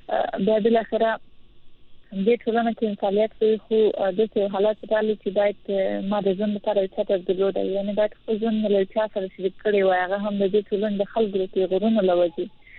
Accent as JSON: {"language": "Pashto", "region": "Helmand", "country": "Afghanistan", "tie": "born or raised there", "said": "زه خپله د هلمند دی یم، اوسېدونکي یم، همدلته اوسېدلې یم او زده کړې مې کړې په دې ټولنه کې رالوې شوې یم."}